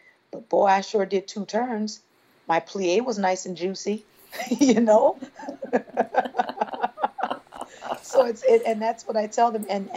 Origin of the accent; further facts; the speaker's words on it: Louisiana, United States; And Debbie Allen was the first person I saw, girl growing up in Louisiana, and there was no real dance, you know, real true dance.